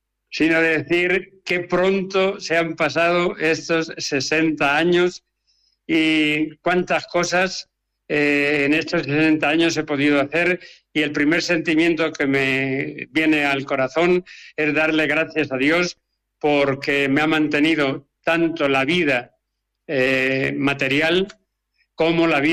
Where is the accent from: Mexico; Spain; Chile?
Spain; Torre de Juan Abad, Castilla-La Mancha; Don José Antonio Mayordomo estaba de párroco en mi pueblo, en Torre de Juan Abad